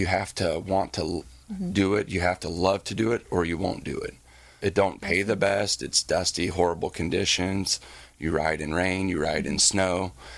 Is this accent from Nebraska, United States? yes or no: yes; Omaha, Nebraska, United States; also born or lived in Iowa; I grew up in Omaha, Nebraska, and lived in Iowa, Nebraska, and stuff like that in the Midwest.